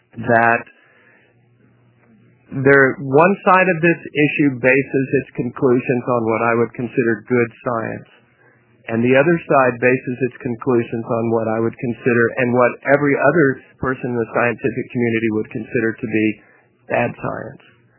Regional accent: Texas, United States; I grew up in Texas

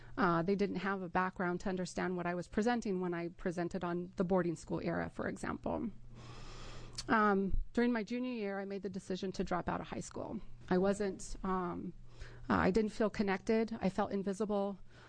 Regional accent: Portland, Oregon, United States; I grew up in Portland. In the late 70s, I attended an all-Indian urban preschool that was near what is now the convention center.

